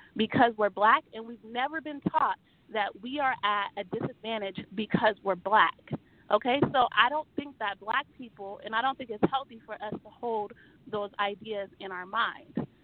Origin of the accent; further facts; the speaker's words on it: Livermore, California, United States; I am from Livermore, California. We were the only black people from the city that we are from. I went to all white schools. I was the only black girl.